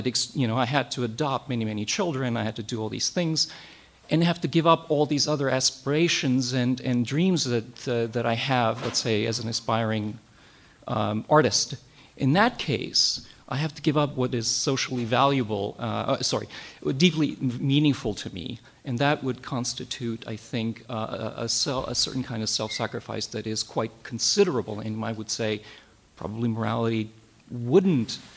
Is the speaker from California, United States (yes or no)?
yes; Berkeley, California, United States; I'm from Berkeley.